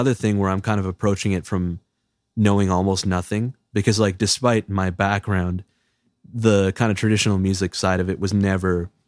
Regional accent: Canada; Yeah, exactly. Yeah. So it's like, I'm definitely as Canadian as someone could be, I guess, you know, it's like, yeah.

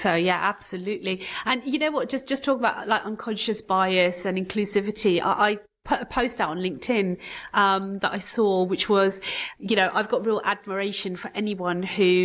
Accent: London, United Kingdom; I come from London, it's so multicultural.

